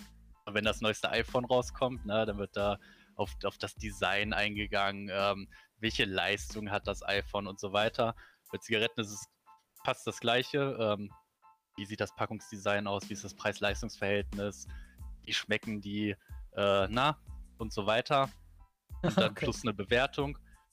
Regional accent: Braunschweig, Lower Saxony, Germany; Genau, ich komme aus Braunschweig, bin auch gebürtiger Urbraunschweiger, daher gar nicht so weit weg vom Harz.

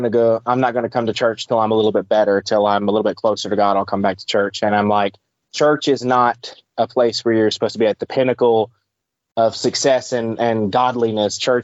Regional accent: the South, United States; growing up in the South, I grew up so much with people saying, you know, you had to dress a certain way to go to church.

